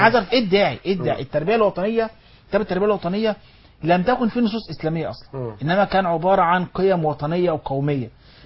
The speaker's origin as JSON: {"language": "Arabic", "country": "Egypt", "said": "انا كمصري"}